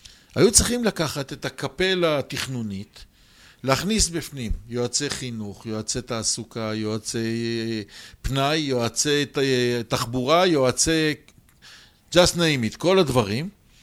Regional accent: Jerusalem, Jerusalem District, Israel; במקום לראות את כל הכאוס הזה בירושלים, העיר שלי

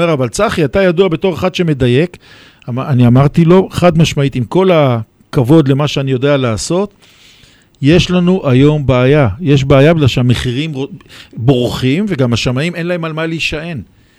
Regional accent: Jerusalem, Jerusalem District, Israel; אני ירושלמי למי שלא יודע

